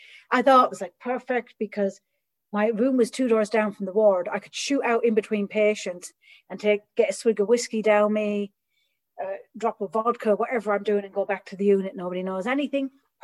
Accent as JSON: {"language": "English", "region": "Midlands", "country": "Ireland", "accent": "Midlands Irish", "said": "my accent's from the Midlands"}